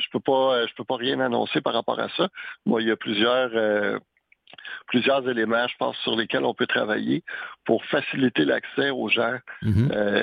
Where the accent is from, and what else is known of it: Saint-Bruno-de-Montarville, Quebec, Canada; born or raised there